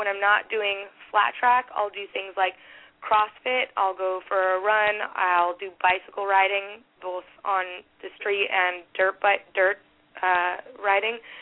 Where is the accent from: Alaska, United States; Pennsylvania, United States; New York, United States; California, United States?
California, United States; I'm from California, so we have nice weather here.